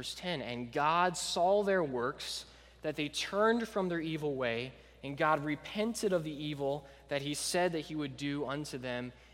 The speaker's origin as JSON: {"language": "English", "region": "Scotland", "country": "United Kingdom", "tie": "born or raised there", "moved": "yes", "lives_now": "United States", "said": "Growing up in Scotland, I know for the visitors, I have no Scottish accent. It's gone. I don't know. I've been in the States a while."}